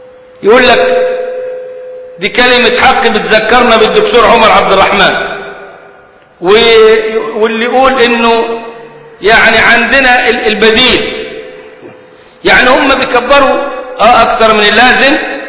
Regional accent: Sohag Governorate, Egypt; مليين البلد عندنا في سوهاج

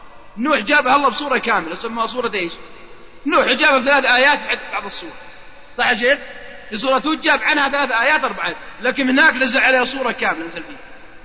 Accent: Najd, Saudi Arabia; على قول عندنا في نجد يقول والله عليه شارب يوقف الصقر

